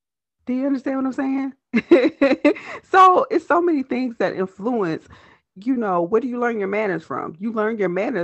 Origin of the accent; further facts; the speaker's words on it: Selma, Alabama, United States; now in Minneapolis, United States; I have been between Alabama and Minnesota my entire life. I'm actually from Selma, Alabama, and I actually live in Minneapolis, Minnesota.